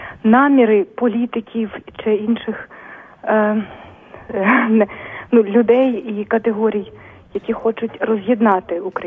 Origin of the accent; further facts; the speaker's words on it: Kyiv, Ukraine; Доктор Гаврилишин, я киянка